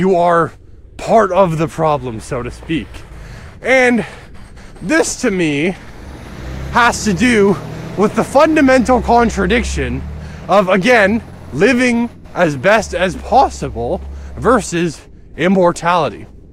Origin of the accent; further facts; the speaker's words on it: Canada; And as a Canadian, our country has a history with treating people in horrific and terrifying ways